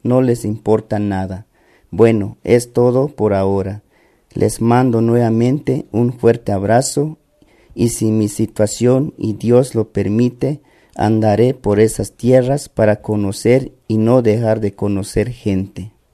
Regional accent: Santa Fe, Argentina; Soy de Argentina, provincia de Santa Fe.

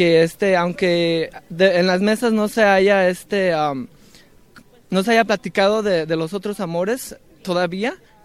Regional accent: Los Angeles, California, United States; De Los Ángeles, California, en Estados Unidos.

